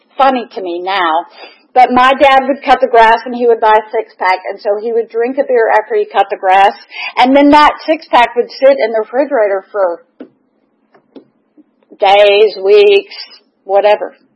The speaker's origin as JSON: {"language": "English", "town": "Atlanta", "region": "Georgia", "country": "United States", "tie": "born or raised there", "said": "Just briefly, I was born here in Atlanta."}